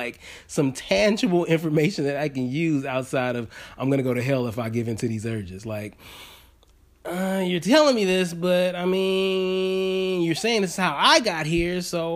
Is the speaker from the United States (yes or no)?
yes; Houston, Texas, United States; Because, mind you, I'm from Houston, Texas. So I'm in the Bible Belt. I'm in the part of the United States where we got the Bible thumpers.